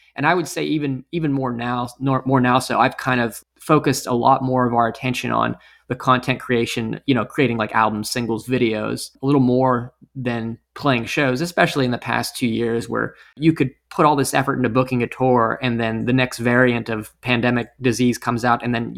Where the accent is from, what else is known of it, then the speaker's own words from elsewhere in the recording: Pittsburgh, Pennsylvania, United States; I grew up in the Pittsburgh area and we were pretty active in the Pittsburgh local club scene